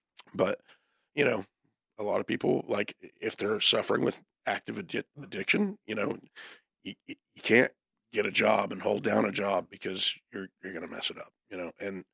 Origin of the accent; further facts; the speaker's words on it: Florida, United States; because I'm not from here. I'm from Florida originally. You know, that's where all my family's from.